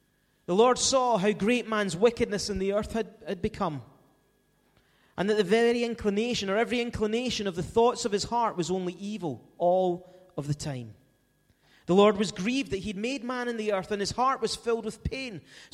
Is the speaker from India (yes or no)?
no; Greenock, Scotland, United Kingdom; Remember, I'm from the West. But the rugby, and believe it or not, I played rugby when I was in school, Greenock Academy.